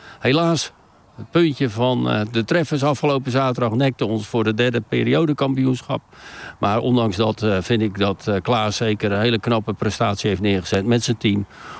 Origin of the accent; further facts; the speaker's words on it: Rijnsburg, South Holland, Netherlands; also born or lived in Kampen / Katwijk; now in Noordwijk, Netherlands; Ik ben in Rijnsburg opgegroeid. Ik ben niet in Rijnsburg geboren, maar wel een echte ui. En dat is omdat ik in Kampen ben geboren. Dus dan ben je kamper ui. Ik heb jarenlang, 20 jaar nu, in Katwijk gewoond. Maar ik ben recentelijk verhuisd naar Noordwijk.